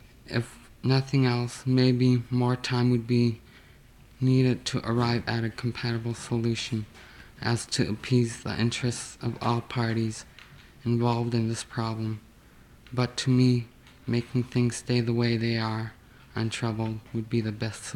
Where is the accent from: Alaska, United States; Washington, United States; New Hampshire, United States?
Alaska, United States; All we have and everything that we need is here in our homes in Alaska.